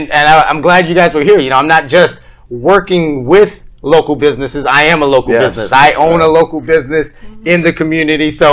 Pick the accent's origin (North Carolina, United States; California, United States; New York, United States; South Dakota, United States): North Carolina, United States; moved away as an adult; now in Tampa, United States; And that led me into working with local businesses in North Carolina. I'm actually from North Carolina. And then from there, I moved up to big box, working merchandising and marketing for Fortune 500 companies and dealerships. Mm-hmm. And that's what brought me down to Tampa a year and a half ago.